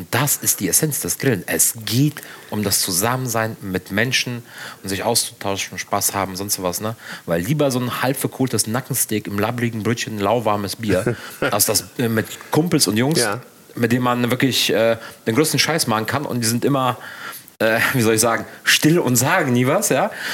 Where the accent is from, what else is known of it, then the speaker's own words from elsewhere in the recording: Gummersbach, North Rhine-Westphalia, Germany; ich bin groß geworden in Gummersbach. Da gibt es einige Talsperren